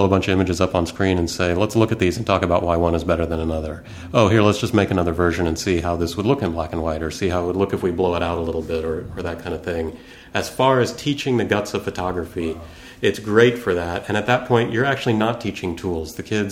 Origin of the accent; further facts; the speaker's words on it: Oklahoma, United States; I grew up in Oklahoma, so I'm sitting on a school bus and we're driving through the countryside, and I'm going, I'm on a school bus in Oklahoma in the summer.